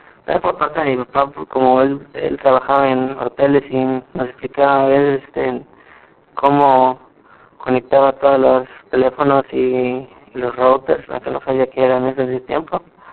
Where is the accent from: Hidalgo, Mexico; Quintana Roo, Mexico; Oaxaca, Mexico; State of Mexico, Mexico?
Quintana Roo, Mexico; Cancún; tengo 19 años. Aquí yo no nací en Quillencum, mis padres me trajeron a partir de los 3 o 4 meses de nacido, en parte por el trabajo de mi papá, como es técnico en telefonía, no había mucho trabajo para allá, y se vino aquí a Cancún